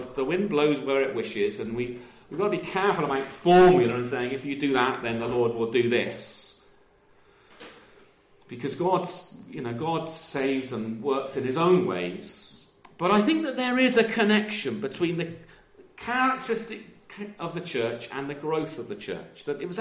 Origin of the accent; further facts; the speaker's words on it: United Kingdom; We don't like that because we're British